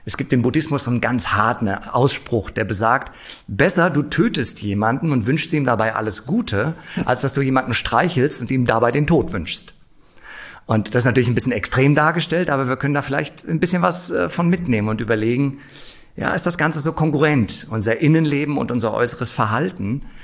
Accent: Frankfurt, Hesse, Germany; Ich bin gebürtiger Frankfurter

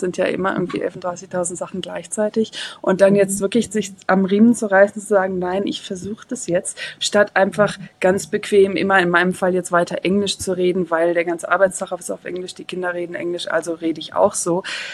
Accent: Luxembourg; first language French; German is a second language; Ich komme aus Luxemburg, also bin französischsprachig im Umfeld aufgewachsen

